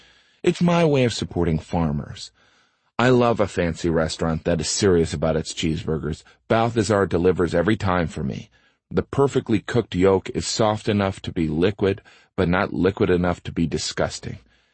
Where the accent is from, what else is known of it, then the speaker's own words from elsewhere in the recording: Indiana, United States; one of the best burgers on this planet is a Shoops burger from where I grew up in Northwest Indiana.